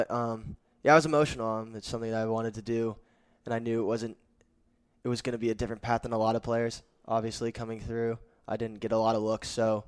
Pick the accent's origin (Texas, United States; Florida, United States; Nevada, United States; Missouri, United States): Nevada, United States; Las Vegas; also born or lived in Wisconsin / North Carolina; I was moving around because my dad, and then he landed in Las Vegas, and then I grew up there. So I spent my entire life basically growing up there.